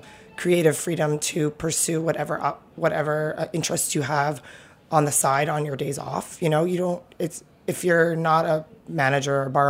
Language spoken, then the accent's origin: English; New York, United States; especially like growing up in Manhattan, which is like the hustle capital of the world.